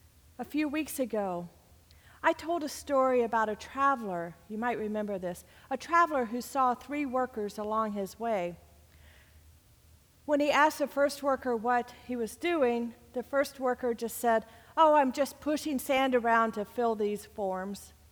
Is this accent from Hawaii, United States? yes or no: no; North Carolina, United States; now in Ohio, United States; The example was even close to home for me, for my home state, considering for years the license plate read, North Carolina, first in flight.